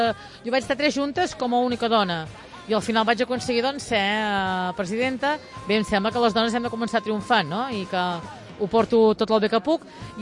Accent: Girona, Catalonia, Spain; Jo, que som molt gironina i soc del Girona

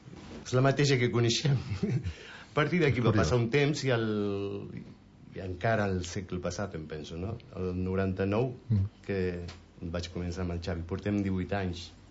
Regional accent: Argentina; also born or lived in Barcelona; now in Spain; Vinc de l'Argentina, portava 12 anys visquent a Barcelona i al 89 arribo a l'Empordà.

